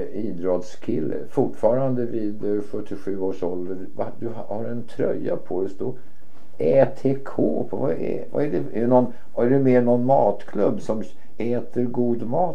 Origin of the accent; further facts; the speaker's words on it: Norrland, Sweden; Fick väl minst 10 bönder hemma i Norrland dela på när jag var liten.